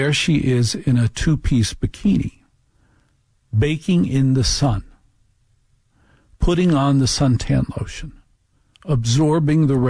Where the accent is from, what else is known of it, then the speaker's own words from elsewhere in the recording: United States; I'm an American. Those are the great things that Americans do.